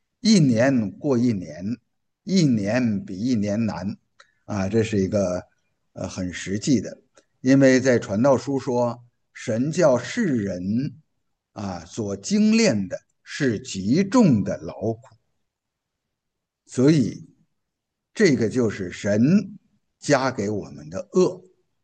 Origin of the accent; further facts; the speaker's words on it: China; 我们中国人呢，如果要数算我们那些封建王朝的这个朝代